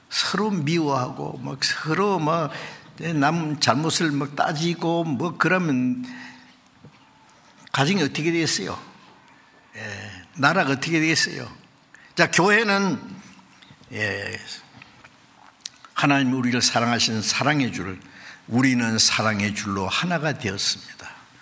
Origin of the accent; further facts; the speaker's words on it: South Korea; 나도 한국 사람이지만 한국 사람 대단한 거예요.